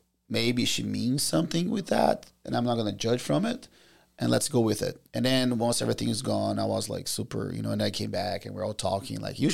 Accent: United Kingdom; And then I said, well, because I come from Great Britain.

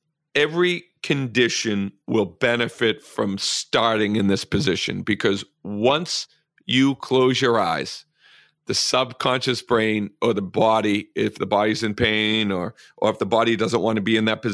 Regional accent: Malden, Massachusetts, United States; I grew up in Malden, Massachusetts, on the busy highway, on the busy road, on my front porch.

